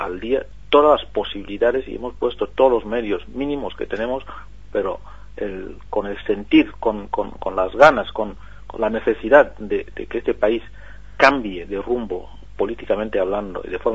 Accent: Equatorial Guinea; estas circunstancias que ocurren en mi país, en Guinea Ecuatorial.

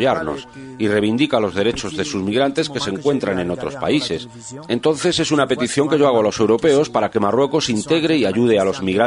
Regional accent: Cameroon; now in Morocco; Sin embargo, yo soy de Camerún.

